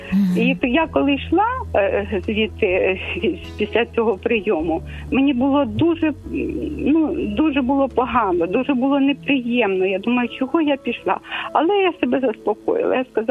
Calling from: Kyiv, Ukraine; я з Києва дзвоню.

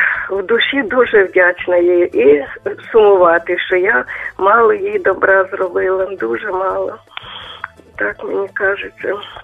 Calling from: Chernihiv Oblast, Ukraine; Я з Чернігівщини.

